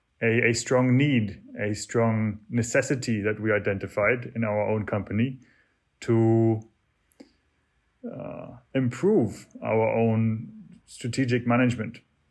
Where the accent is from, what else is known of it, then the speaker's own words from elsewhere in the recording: Hamburg, Germany; first language German; English is a second language; now in Japan; We are based in Hamburg, Germany. So I'm from Hamburg too. Both here, German-speaking, Mr. Stommel and myself. I'm based in Japan.